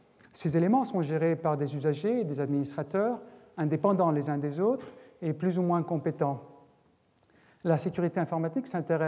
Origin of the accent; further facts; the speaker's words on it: Argentina; même dans mon enfance en Argentine.